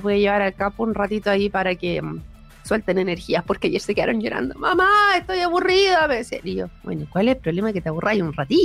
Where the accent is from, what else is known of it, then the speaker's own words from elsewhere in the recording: Santiago, Santiago Metropolitan Region, Chile; yo soy de Santiago, allá yo me encanta septiembre